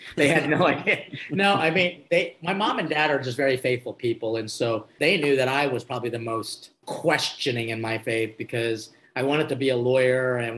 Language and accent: English; Philippines; Being Filipino, I think hospitality is what we do.